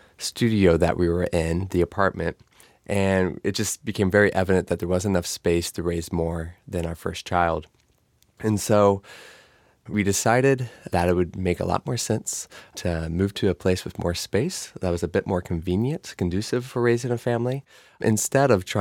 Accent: Midwest, United States; also born or lived in New York City / Kansas; Well, I grew up in the Midwest. I have several siblings who also dance, an older brother and a younger sister. Before I was in Kansas, I moved to New York City.

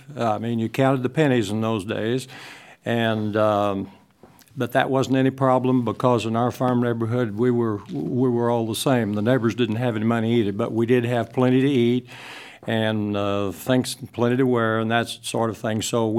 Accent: Missouri, United States; I grew up in Southwest Missouri on a small farm where I learned the value of hard work

